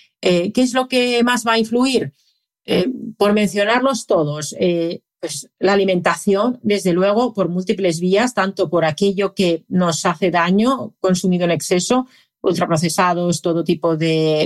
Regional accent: Finland; Spanish is a second language; Esto se ha estudiado bastante con jugadores, por ejemplo, en mi país, en Finlandia, con jugadores de hockey.

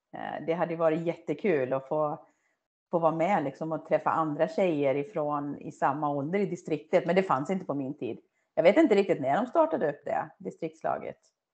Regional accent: Töreboda, Västra Götaland County, Sweden; i Töreboda då, där jag är uppvuxen, så det är inte så stort.

